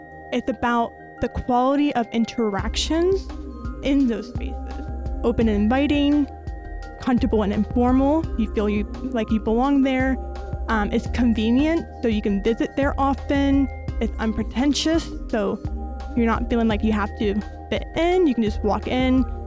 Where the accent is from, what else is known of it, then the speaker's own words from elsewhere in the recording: Florida, United States; I grew up in Florida, yeah, where there wasn't a lot of third spaces.